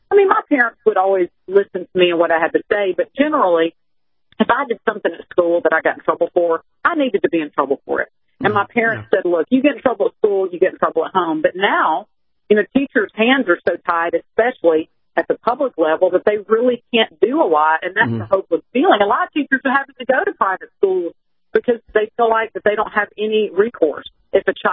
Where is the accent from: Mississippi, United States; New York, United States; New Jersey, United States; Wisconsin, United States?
Mississippi, United States; Growing up in Mississippi, and I don't know about you guys in California, we had school prayer.